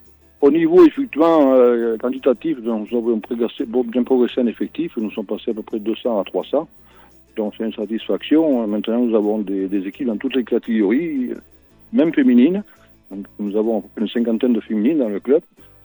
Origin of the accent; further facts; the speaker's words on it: Nouvelle-Aquitaine, France; now in Brest, France; je suis originaire des Landes, mais je suis arrivé en 83 à Brest, et pour des raisons professionnelles, donc effectivement, j'ai gardé un petit peu l'accent.